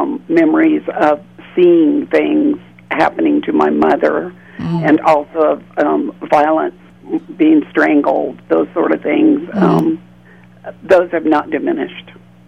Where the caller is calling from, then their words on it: Austin, Texas, United States; I'm calling from Austin.